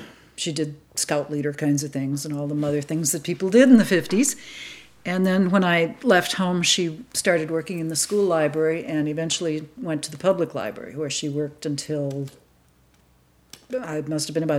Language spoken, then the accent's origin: English; Prairie du Sac, Wisconsin, United States; also born or lived in Madison; I was born in Madison, but I lived my early life in Prairie du Sac, Wisconsin. I'm an only child, and let's see, I went to Sauk Prairie High School